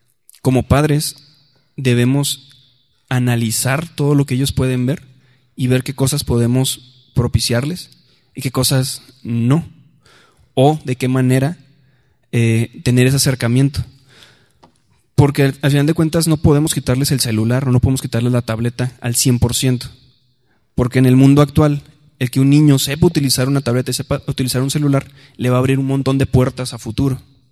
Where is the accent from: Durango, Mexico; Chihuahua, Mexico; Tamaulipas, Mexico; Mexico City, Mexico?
Chihuahua, Mexico; Ciudad Juárez; cuando yo fui niño, yo crecí en Ciudad Juárez